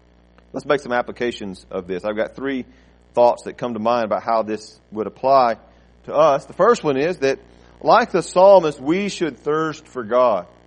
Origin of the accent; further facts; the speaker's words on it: United States; You know, it's one of those things, growing up in America, there's water everywhere.